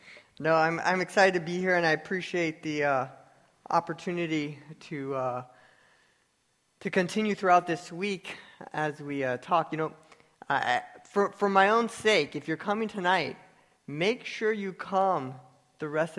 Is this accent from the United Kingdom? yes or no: no; Kenya; born there; I was born in Kenya, Africa, on the mission field.